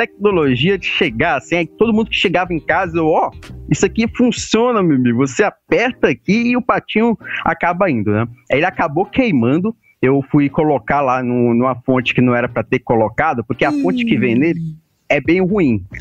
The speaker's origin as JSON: {"language": "Portuguese", "town": "Codó", "region": "Maranhão", "country": "Brazil", "tie": "born or raised there", "also_born_or_lived": "Caxias", "said": "eu sou maranhense, né? Eu morei boa parte da minha vida lá em Codó, no Maranhão. Eu nasci em Caxias, mas eu fui só nascer mesmo, porque a saúde lá de Codó não era muito boa."}